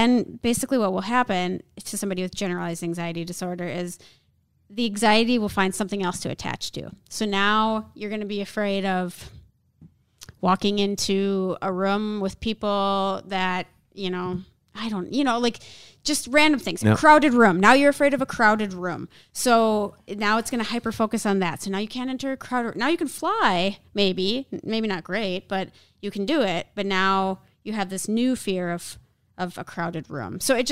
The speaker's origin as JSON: {"language": "English", "region": "Minnesota", "country": "United States", "said": "I mean, like obviously we're both from Minnesota"}